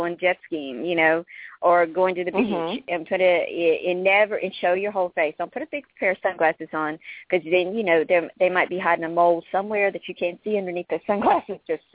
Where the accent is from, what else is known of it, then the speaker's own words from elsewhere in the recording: North Carolina, United States; You know, I'm from North Carolina originally.